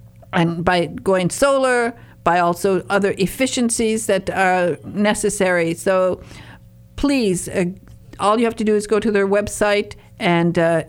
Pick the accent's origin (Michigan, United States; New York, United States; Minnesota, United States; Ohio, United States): Michigan, United States; moved away as an adult; I'm from America. I'm from northern Michigan. But when I was 11, I decided I wanted to go live near where Jane Austen was born. And so when I was 21 years old, I went and bought a 400-year-old cottage right there.